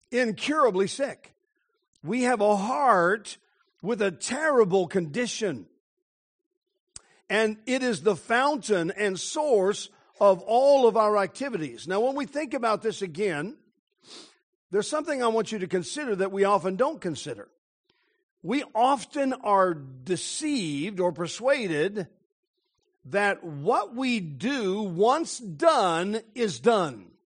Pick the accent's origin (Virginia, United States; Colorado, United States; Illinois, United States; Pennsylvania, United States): Colorado, United States; Denver; I was raised in Denver, Colorado, and there's a place right outside of Denver in the foothills of the Rocky Mountains called Red Rocks.